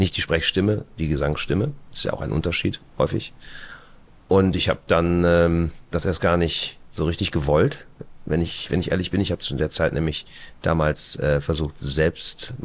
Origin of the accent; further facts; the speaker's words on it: Straelen, North Rhine-Westphalia, Germany; Also ich wohne, also meine Heimat liegt in Nordrhein-Westfalen, in der kleinen Stadt Strahlen. Das ist ziemlich genau an der holländischen Grenze bei Venlo. Und ja, bin Landei, ne?